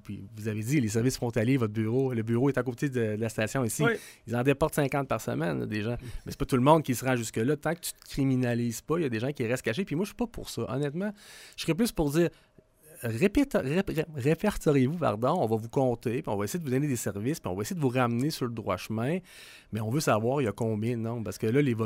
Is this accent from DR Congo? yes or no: no; Cameroon; now in Canada; Je viens du Cameroun, c'est un vrai cas. Et là, finalement, ben, je suis atterri directement au Québec